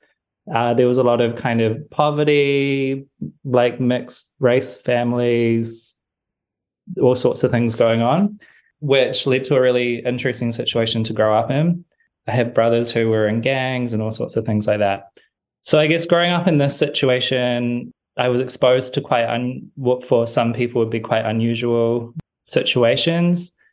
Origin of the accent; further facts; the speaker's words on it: New Plymouth, Taranaki, New Zealand; sheltered lives or had access to understandings of queerness that I hadn't had in New Plymouth